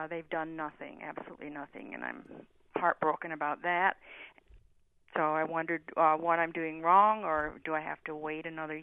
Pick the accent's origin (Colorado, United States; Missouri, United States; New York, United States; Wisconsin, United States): New York, United States; Rochester; moved away; I'm from Rochester, New York, and we are famous for our lilacs. And when you move somewhere else, you kind of like to have the same plants around you you had in your other home.